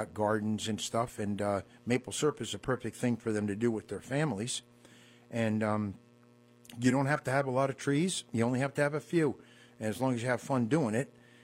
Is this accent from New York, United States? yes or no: yes; West Shokan, New York, United States; Well, from West Shokan. We're about 9 generations over there.